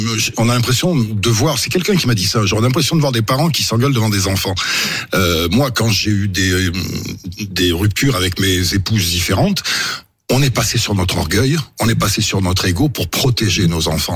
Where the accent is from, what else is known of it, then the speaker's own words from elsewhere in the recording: Nouvelle-Aquitaine, France; born there; Français de souche, c'est français de souche, c'est moi. Je suis né en Corrèze.